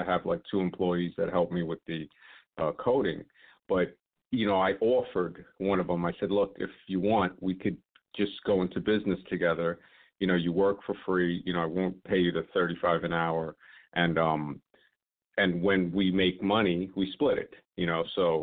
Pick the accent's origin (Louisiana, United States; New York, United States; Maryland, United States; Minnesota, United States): New York, United States; I'm from New York.